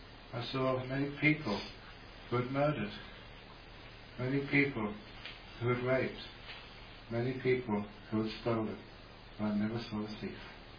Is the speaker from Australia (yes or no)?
yes; Perth, Western Australia, Australia; In my hometown, Perth, there was a man who tried to rob the jewellery store.